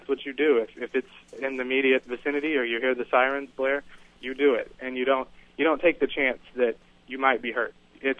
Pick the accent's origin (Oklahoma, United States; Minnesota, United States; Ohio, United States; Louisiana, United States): Oklahoma, United States; Well, I grew up in Oklahoma. I've been in Oklahoma all my life.